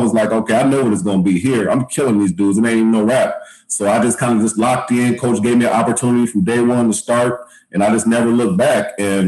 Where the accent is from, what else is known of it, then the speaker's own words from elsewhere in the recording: Midwest, United States; Pose, you know how we grew up in the Midwest.